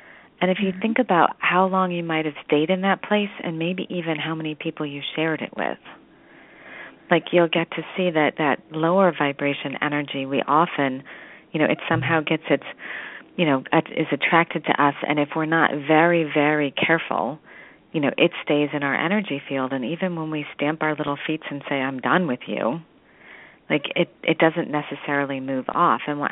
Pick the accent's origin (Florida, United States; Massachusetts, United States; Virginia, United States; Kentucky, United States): Massachusetts, United States; Boston; So I'm from Boston, Massachusetts, and I'm a vibrational and energy healer.